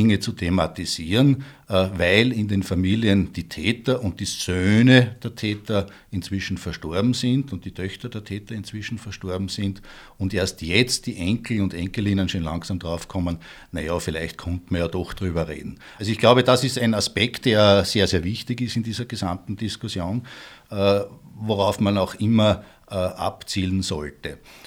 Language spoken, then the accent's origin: German; Salzburg, Austria; also ich komme aus der Stadt Salzburg, unsere Erfahrung ist, wir haben in Salzburg 66 Straßennamen